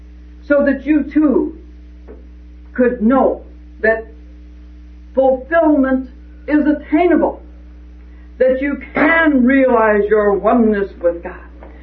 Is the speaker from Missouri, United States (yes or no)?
yes; Missouri, United States; You can be from Missouri. I was from Missouri too.